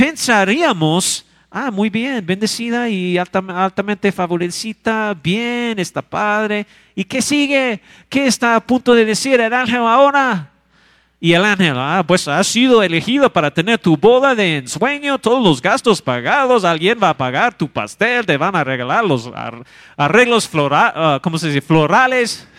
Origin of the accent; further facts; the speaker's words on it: United States; Spanish is a second language; now in Mexico; soy extranjero. No nací en México. Mi corazón sí, pero yo soy gringo.